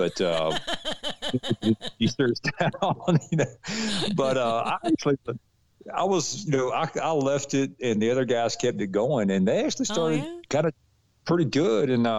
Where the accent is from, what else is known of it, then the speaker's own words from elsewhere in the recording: Forest Park, Georgia, United States; We lived on the south side of Atlanta, which Clayton County. You know, it's not known as one of the best areas, I guess. But Forest Park is where I was at, and then we moved out west of Atlanta